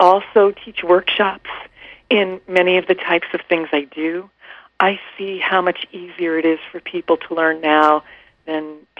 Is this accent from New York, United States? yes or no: yes; Queens, New York, United States; I grew up in Queens, New York.